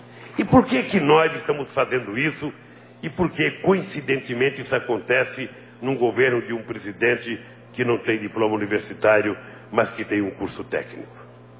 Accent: Northeast Region, Brazil; now in São Paulo, Brazil; não é porque eu fui para São Paulo e aprendi tudo o que eu sei da vida em São Paulo que eu vou esquecer de onde eu vim, que é o Nordeste brasileiro, e esquecer o que nós passamos quando eu era pequeno no Nordeste.

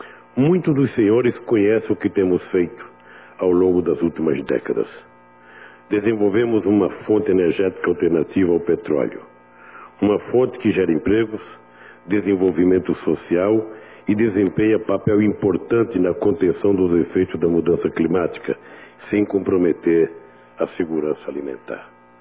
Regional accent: Pernambuco, Brazil; born there; no Recife, capital do meu estado natal e uma das principais cidades do meu país.

